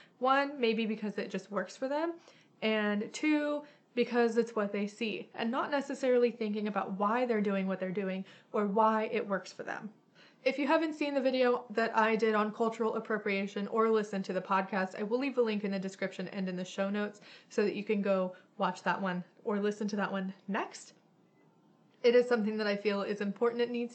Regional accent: Ireland; I'm an Irish pagan.

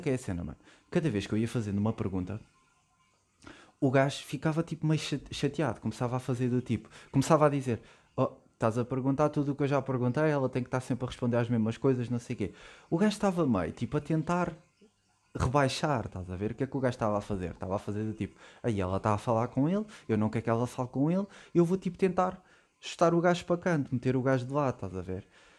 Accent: Portugal; Pergunta-me de onde é que eu sou, tipo, sou cá de Portugal

